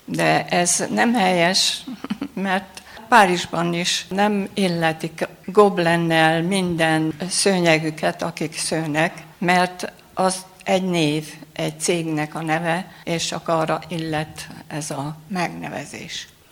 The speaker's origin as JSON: {"language": "Hungarian", "town": "Torboszló", "region": "Mureș County", "country": "Romania", "said": "mivel én egy nyáradmenti faluból, Torboszlóból való vagyok, a szülőfalumhoz volt a legközelebb Medgyes. Oda kerültem ki"}